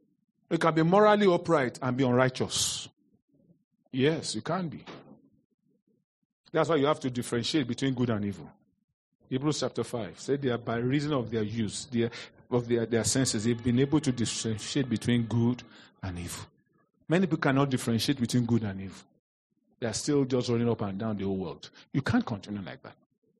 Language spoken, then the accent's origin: English; Lagos, Nigeria; Years gone by, when I was young, I lived in Lagos. In case many of you don't know, I was born in Lagos.